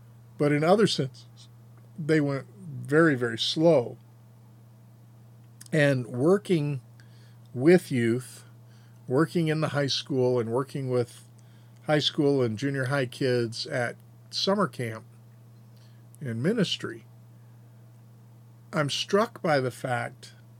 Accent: United States; So, you know, we Americans overthrew the Empire of Japan. And because I am an American.

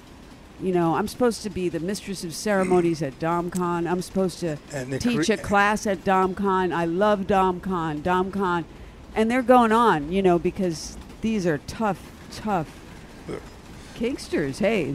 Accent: Philadelphia, Pennsylvania, United States; And I grew up in Philly.

